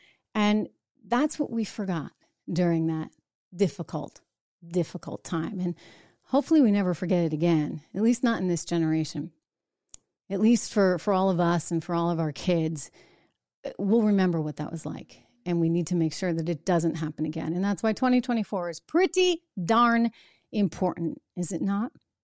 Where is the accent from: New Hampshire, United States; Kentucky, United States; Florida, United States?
New Hampshire, United States; But I grew up in New Hampshire where we really, like, both sides, by the way, Democrats and Republicans, we kept government on a short leash.